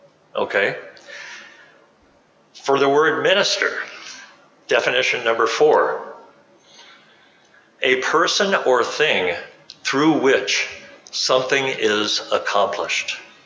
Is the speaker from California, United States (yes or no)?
yes; Pacific Palisades, California, United States; full of memories of attending St. Matthew's Parish School Kindergarten and later Sunday School in my hometown of Pacific Palisades, about 80 miles down the road.